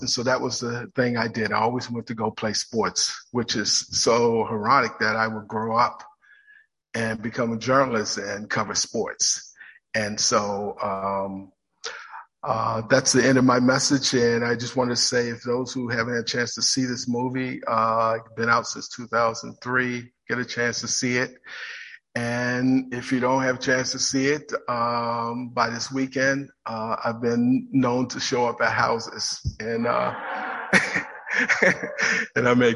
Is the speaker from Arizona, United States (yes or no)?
no; Washington, District of Columbia, United States; I grew up in in Washington, D.C., and from the age of 9 to, I think, around 15, I would leave my home and I would go visit family members.